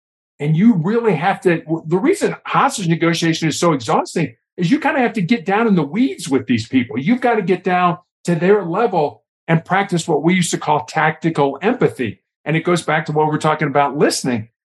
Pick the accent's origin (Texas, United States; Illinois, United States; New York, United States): Illinois, United States; Chicago; Bobby Knight, the basketball coach at Indiana University when I was growing up in Chicago, used to have a great quote.